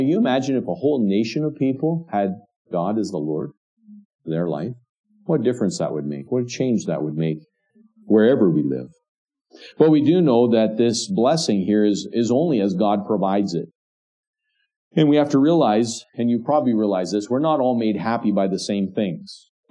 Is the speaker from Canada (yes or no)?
yes; Canada; And so that's how the maple leaf has had its origin in our country. It's been a blessing to us.